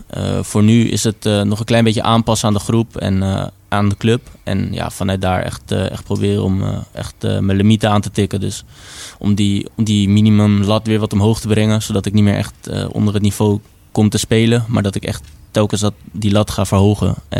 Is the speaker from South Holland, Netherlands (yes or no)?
no; Amsterdam, North Holland, Netherlands; now in Deventer, Netherlands; En ja, ik kom uit Amsterdam.